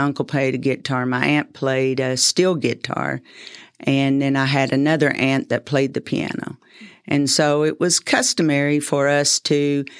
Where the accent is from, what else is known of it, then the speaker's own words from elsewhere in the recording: New Deal, Texas, United States; So yes, they owned a farm, and I grew up on the farm, actually right outside of Lubbock in a little town called New Deal.